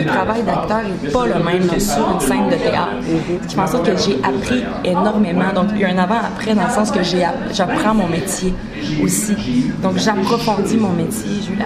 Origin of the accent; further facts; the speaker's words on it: Quebec City, Quebec, Canada; parce que je viens de Québec.